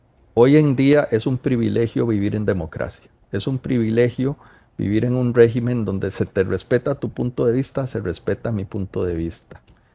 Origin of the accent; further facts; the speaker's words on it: Costa Rica; entender que todos somos costarricenses y que compartimos este pedacito de tierra